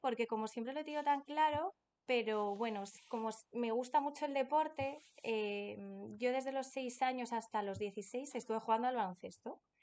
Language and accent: Spanish; El Puerto de Santa María, Andalusia, Spain; born there; now in Salamanca, Spain; Pues nací el 11 de agosto de 1993 y nací en el puerto de Santa María, en Cádiz.